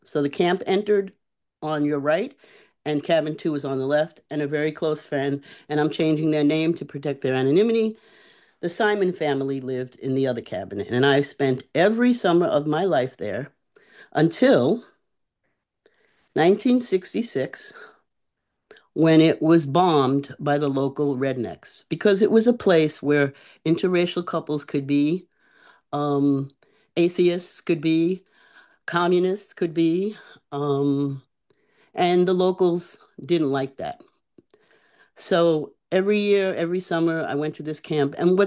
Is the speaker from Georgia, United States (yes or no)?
no; New York City, New York, United States; New York is a nationality. I was born and raised in New York City.